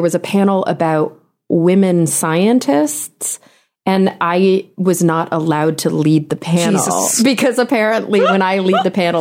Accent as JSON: {"language": "English", "region": "Texas", "country": "United States", "said": "Cause I'm from Texas"}